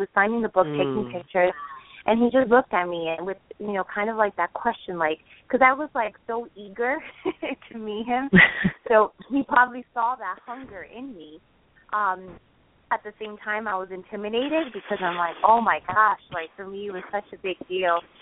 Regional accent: New Jersey, United States; I had just suffered a major accident, so I had to come back to my hometown of New Jersey.

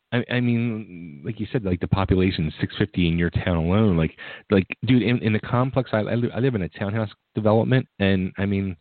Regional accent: Pennsylvania, United States; I grew up in outside of the Philadelphia area, where our hometown boys was the band

